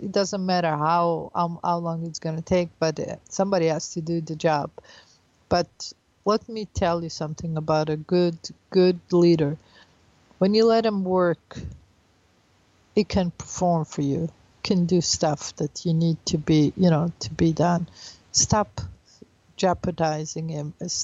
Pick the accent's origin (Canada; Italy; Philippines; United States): Italy; now in Israel; because I grew up in Italy, as you know. So I'm also on that committee because I speak Italian